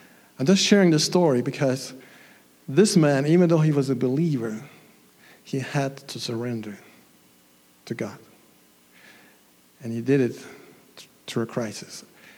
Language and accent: English; Denmark; I come from the sea. I come from Denmark. I know a little bit about the waves.